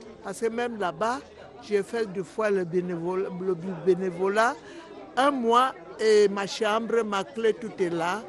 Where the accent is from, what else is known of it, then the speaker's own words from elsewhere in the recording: Cameroon; now in France; moi je suis camerounaise, je suis étrangère. Donc, dès que je suis entrée en France, j'ai commencé à faire du bénévolat.